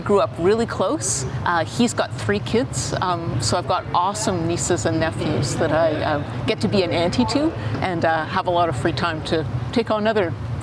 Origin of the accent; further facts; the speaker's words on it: Prince Edward Island, Canada; also born or lived in St. Catharines; A big part of my life growing up in Prince Edward Island. I was born in St. Catharines.